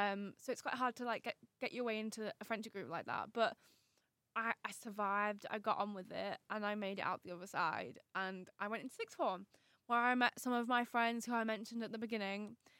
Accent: Wetherby, Yorkshire and the Humber, United Kingdom; also born or lived in Leeds / Pudsey; I was born in Leeds, in one of the Leeds hospitals. I can't remember which one, but it was one of the Leeds hospitals. And I grew up in, for the first six years of my life, I grew up in Pudsey. And then I moved to Wetherby, where I have lived ever since.

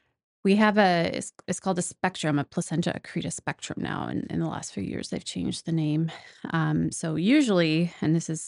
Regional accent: Saskatchewan, Canada; I'm Canadian. I'm from rural Saskatchewan, so it's a very, very, very tiny, small part of the earth, very scarcely populated. The town I grew up in was 1,000 people.

